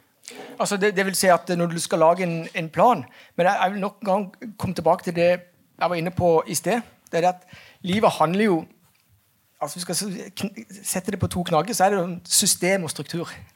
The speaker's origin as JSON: {"language": "Norwegian", "region": "Southern Norway", "country": "Norway", "tie": "born or raised there", "said": "Jeg er jo født og oppvokst i Bibelbeltet. Jeg er ikke religiøs"}